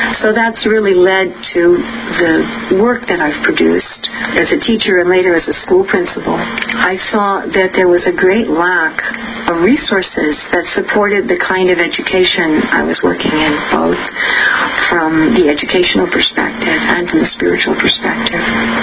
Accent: New York City, New York, United States; when I was growing up in New York City, I was in what was called an experimental school.

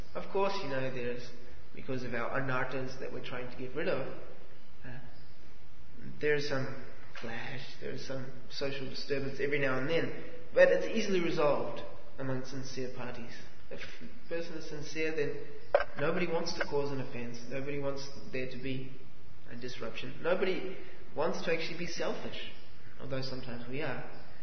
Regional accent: Melbourne, Victoria, Australia; I'm from Melbourne

